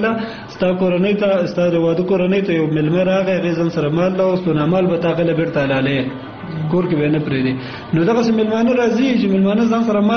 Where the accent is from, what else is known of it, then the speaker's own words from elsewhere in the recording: Kunar, Afghanistan; زه اصلا د کونړ ولایت اوسیدونکی یم